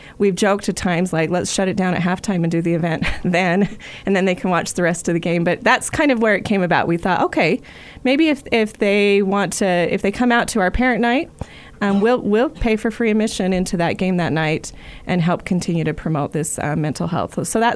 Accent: Utah, United States; Growing up in Emory County myself

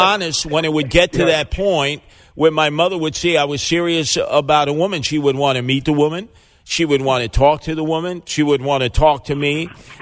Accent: Brooklyn, New York, United States; It wasn't just that way in our family growing up in Canarsie with my two sisters.

